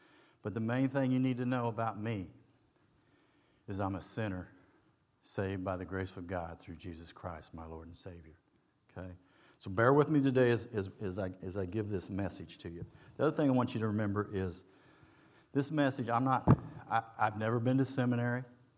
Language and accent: English; Wichita, Kansas, United States; I grew up in Wichita, Kansas. There were six, mom and dad, four kids.